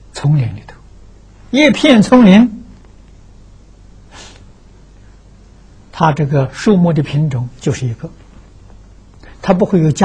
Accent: China; 每一个族群就是一族，像我们中国人一样，一个姓一个族

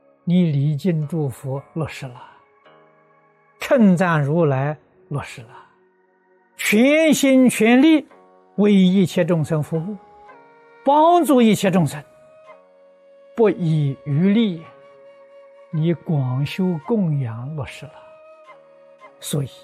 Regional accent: China; 我们中国人跟古老的印度人大概这一点呢观念是相同的，先入为主

